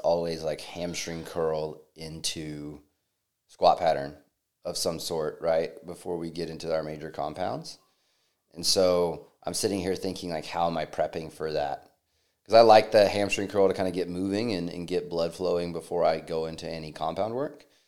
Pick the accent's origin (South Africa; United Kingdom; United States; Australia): United States; Alabama; growing up in the South in Alabama, like real legitimate, like stuffing where it should clog your arteries.